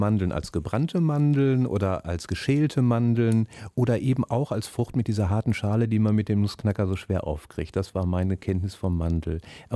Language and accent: German; North Rhine-Westphalia, Germany; ich bin wie gesagt hier im Ruhrgebiet groß geworden